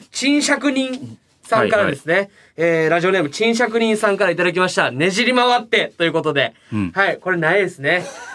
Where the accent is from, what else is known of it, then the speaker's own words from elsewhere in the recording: Osaka, Japan; 大阪人の僕